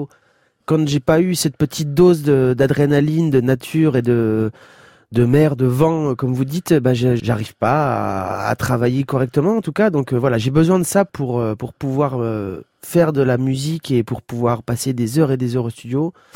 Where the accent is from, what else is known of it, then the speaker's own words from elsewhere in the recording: France; je suis français.